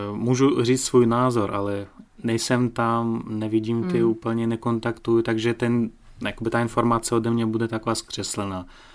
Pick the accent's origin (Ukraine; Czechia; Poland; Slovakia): Ukraine; first language Russian; Czech is a second language; já jsem sice z Ukrajiny, ale tam, kde jsem se narodil a chodil do školy a rodina teda, tak my jsme mluvili rusky. Samozřejmě znám i ukrajinský, i ruský